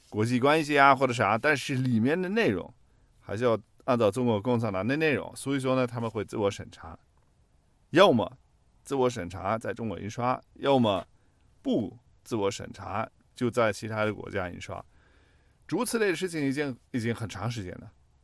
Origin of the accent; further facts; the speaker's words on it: Germany; Chinese is a second language; 我作为一个德国人